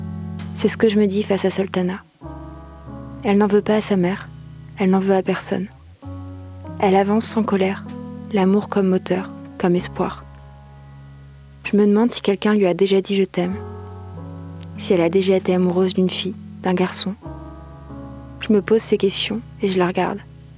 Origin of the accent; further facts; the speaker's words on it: France; Je suis née femme dans un corps de femme. Je suis française en France.